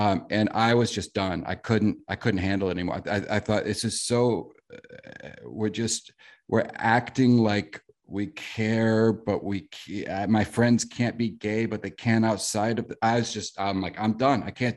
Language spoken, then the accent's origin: English; South Bend, Indiana, United States; So I grew up in South Bend, Indiana, and Indiana, of course, is a red state.